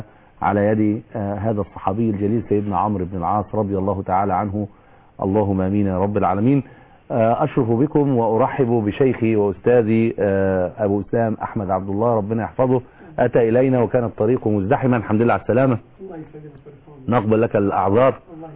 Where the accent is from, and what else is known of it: Egypt